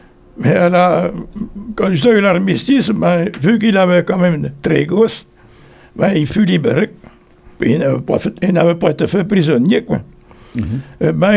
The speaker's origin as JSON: {"language": "French", "town": "Hénon", "region": "Brittany", "country": "France", "tie": "born or raised there", "said": "Ben, je suis né à Hénon. J'étais pas loin pour aller à l'école. J'étais à 100 mètres."}